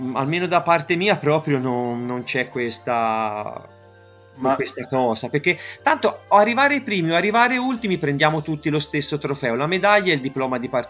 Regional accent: Montemagno, Tuscany, Italy; also born or lived in Viareggio; now in Livorno, Italy; io sono nata a Viareggio e sono cresciuto in una piccola frazione di 200 anime che si chiama Montemagno. Sono nel comune di Camaiore, in provincia di Lucca. Però da 6 anni mi sono trasferita a Livorno.

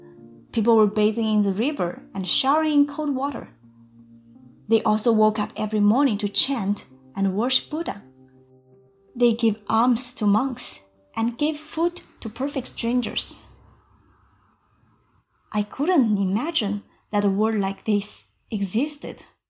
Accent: Sichuan, China; English is a second language; English is not my native language. I grew up in a small town in Sichuan province of China with 50,000 population, which in the scale of China is tiny.

